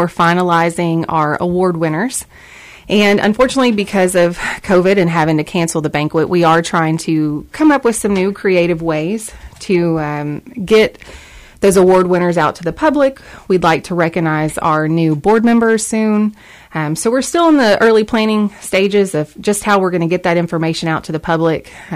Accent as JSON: {"language": "English", "town": "Spring Hill", "region": "Tennessee", "country": "United States", "lives_now": "Mountain Home, United States", "said": "Well, I have been in Mountain Home now 11 years. I'm a transplant from Spring Hill, Tennessee."}